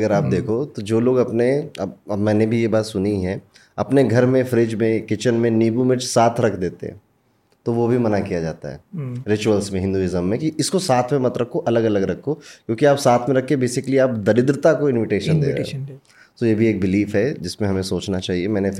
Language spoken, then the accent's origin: Hindi; Basti, Uttar Pradesh, India; मेरा जैसे गांव है ना, गोरखपुर के पास एक बस्ती जिला है, उसमें मेरा गांव है